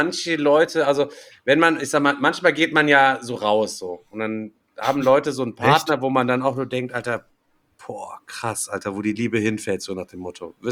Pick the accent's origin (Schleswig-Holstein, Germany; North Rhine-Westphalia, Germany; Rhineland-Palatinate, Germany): North Rhine-Westphalia, Germany; Orsbeck; ich bin in Orsbeck groß geworden